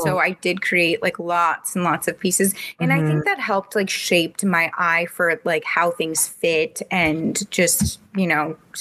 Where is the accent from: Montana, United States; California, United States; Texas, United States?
California, United States; Los Angeles; So I'm from LA originally, and my mom, my family, nobody was in fashion, but I really, really loved it a lot.